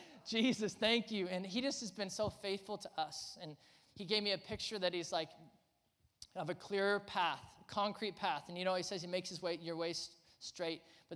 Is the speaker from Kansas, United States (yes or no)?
yes; Lawrence, Kansas, United States; We both were born and raised in Lawrence. We both went to KU. I mean, this is home.